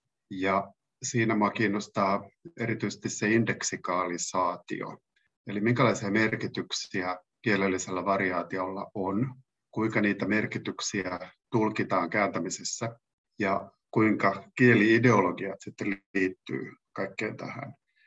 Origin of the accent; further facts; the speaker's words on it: Kainuu, Finland; accent: Kainuu dialect; Mä oon itsekin alun perin ei-standardi kielimuodon äidinkielinen puhuja, eli kaidun murre on mun äidinkieli.